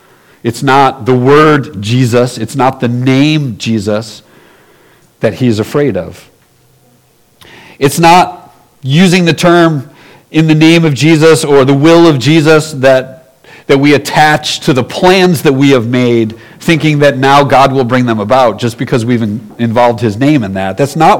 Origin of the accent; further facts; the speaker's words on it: Buffalo, New York, United States; But this week I was in Buffalo and visiting my hometown in Buffalo for a few days.